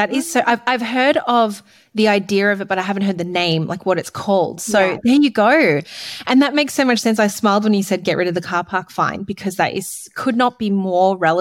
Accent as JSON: {"language": "English", "town": "Melbourne", "region": "Victoria", "country": "Australia", "tie": "born or raised there", "said": "And I grew up in Melbourne and, you know, like there's Chapel Street and it's so hard to find a park."}